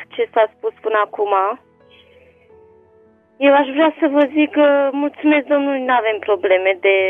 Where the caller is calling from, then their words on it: Pitești, Argeș, Romania; de la Pitești.